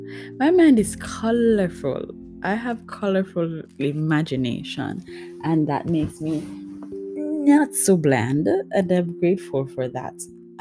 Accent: Jamaica; I am Jamaican, and I don't think it gets better than that.

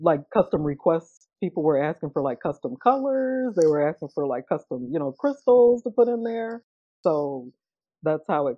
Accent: Aurora, United States; And growing up in Aurora, we were poor.

